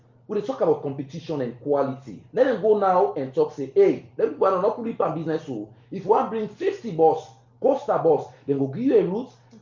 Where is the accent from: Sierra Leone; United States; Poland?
Sierra Leone; Lumley, Western Area; I come from Lumley.